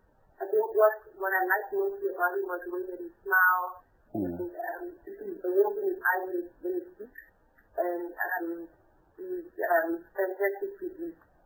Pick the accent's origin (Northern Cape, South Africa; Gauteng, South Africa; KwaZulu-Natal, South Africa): Gauteng, South Africa; Pretoria; I'm South African, born and bred, and I grew up in the capital city of Pretoria, which is next to Joburg. I went to small country school, and also at a time during civil war in the country.